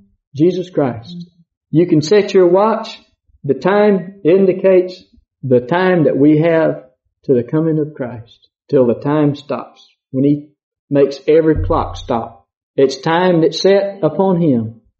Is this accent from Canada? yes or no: no; Mexico; I guess it's because I grew up down in Mexico